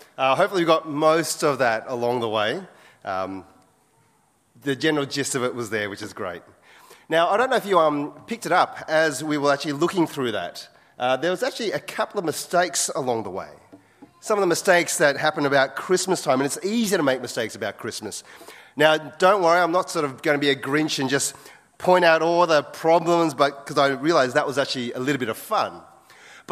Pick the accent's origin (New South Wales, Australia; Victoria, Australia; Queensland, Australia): New South Wales, Australia; Wagga Wagga; I grew up in Wagga Wagga, which is 1 hour away from Gundagai.